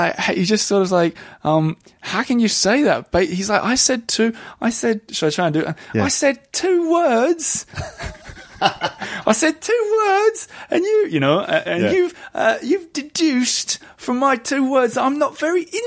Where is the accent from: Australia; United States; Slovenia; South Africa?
Australia; now in Paris, France; I was like, oh, I'm Australian.